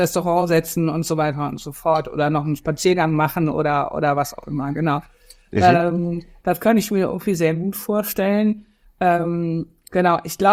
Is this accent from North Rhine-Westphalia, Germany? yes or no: yes; Cologne, North Rhine-Westphalia, Germany; ich komme aus Köln